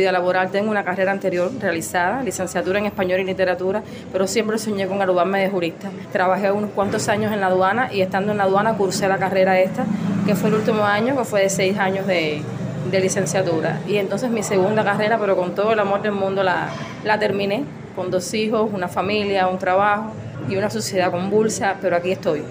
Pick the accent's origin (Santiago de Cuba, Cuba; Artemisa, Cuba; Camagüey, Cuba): Santiago de Cuba, Cuba; now in Cienfuegos, Cuba; No soy de aquí de Cienfuegos, soy de Santiago de Cuba, pero ya llevo muchos años viviendo acá.